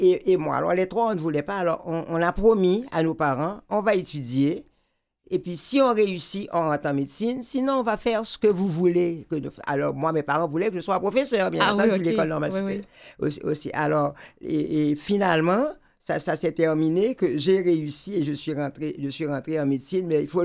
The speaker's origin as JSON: {"language": "French", "town": "Port-au-Prince", "region": "Ouest", "country": "Haiti", "tie": "born there", "said": "moi, je suis née en Haïti de parents, tous deux professeurs. Ma mère au primaire, mon père au secondaire, au lycée Pétion. Et je suis née dans une famille normale, moyenne en Haïti"}